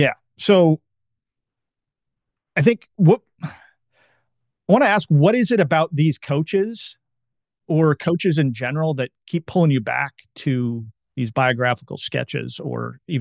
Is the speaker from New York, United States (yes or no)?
no; Portland, Oregon, United States; Yeah. And, I grew up in Portland, Oregon, and, we had the Oregon Ducks and the Oregon State Beavers